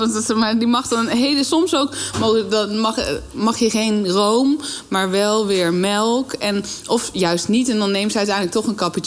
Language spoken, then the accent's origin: Dutch; Netherlands; Alleen, ja, wij zijn als Nederlanders gewoon heel natuurlijk wel redelijk nuchter.